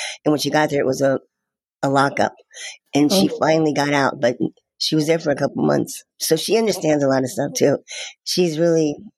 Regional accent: Cincinnati, Ohio, United States; I was born in Cincinnati, Ohio. Mm-hmm. Grew up there.

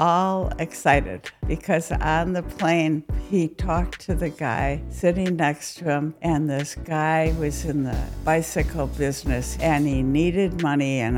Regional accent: Madison, Wisconsin, United States; Well, I thought of Madison as a great city to grow up in.

